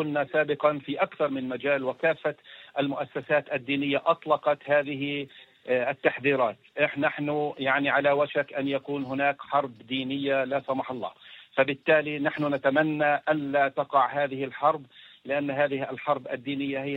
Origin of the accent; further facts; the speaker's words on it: Palestine; نحن كشعب فلسطيني.